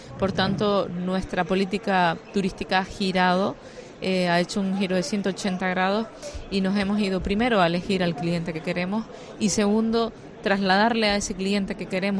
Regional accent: Canary Islands, Spain; conceptos que yo creo que todos entendemos como canarios

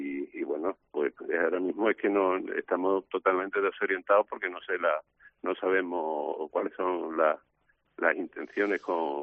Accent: Cádiz, Andalusia, Spain; como gaditano

